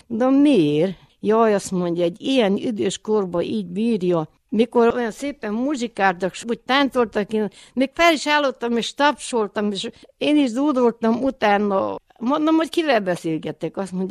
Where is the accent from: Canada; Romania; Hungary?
Romania; Magyardécse, Bistrița-Năsăud; Addig magyar dédsébe laktunk, onnan költözött ide a család.